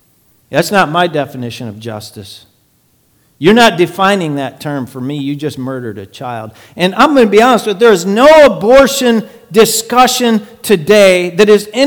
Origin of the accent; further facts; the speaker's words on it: United States; Don't put me in your basket. I'm an American, but you don't know my marriage and my relationship